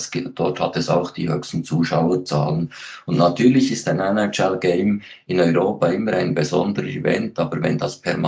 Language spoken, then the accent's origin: German; Switzerland; aber die Leute, die haben immer noch lieber Lokalderbys, zumindest bei uns in der Schweiz, ich gehe davon aus, in Deutschland ist das ähnlich.